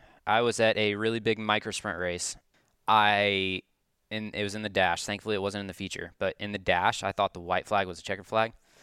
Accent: Oklahoma, United States; I grew up in Oklahoma.

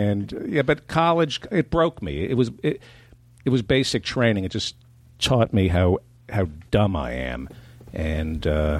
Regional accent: New Jersey, United States; also born or lived in Brooklyn; I grew up in New Jersey.

